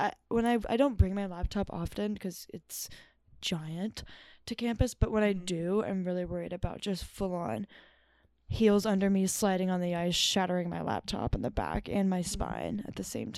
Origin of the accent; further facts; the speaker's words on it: Texas, United States; now in Indiana, United States; It's weird because Lauren and I are going to Colorado for spring break, and we're from Texas